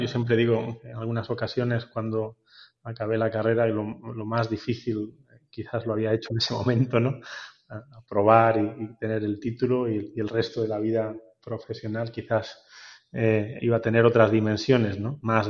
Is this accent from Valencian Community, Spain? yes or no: no; Granada, Andalusia, Spain; yo me crié en Granada, soy de una familia en la que mi padre griego emigró relativamente joven, mi madre jienense, acabamos viviendo en Granada